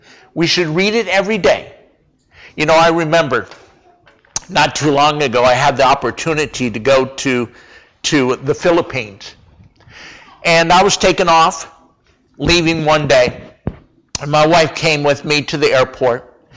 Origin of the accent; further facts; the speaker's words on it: Rapid City, South Dakota, United States; You know, when I was growing up in Rapid City, South Dakota, I graduated from high school in 1982.